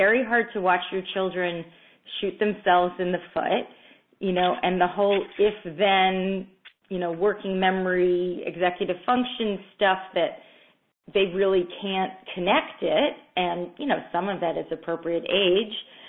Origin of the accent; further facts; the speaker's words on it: Poughkeepsie, New York, United States; Oh, I'm from Poughkeepsie, so I don't have to quite be that bad.